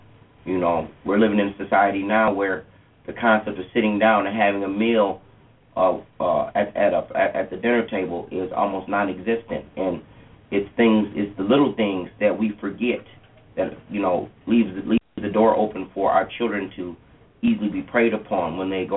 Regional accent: Minneapolis, Minnesota, United States; I'm born and raised in Minnesota, like I said before, South Minneapolis.

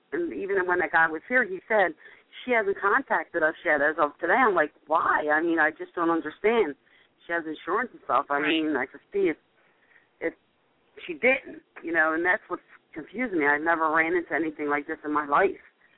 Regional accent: Philadelphia, Pennsylvania, United States; All right, I'm from Philly, as you probably know.

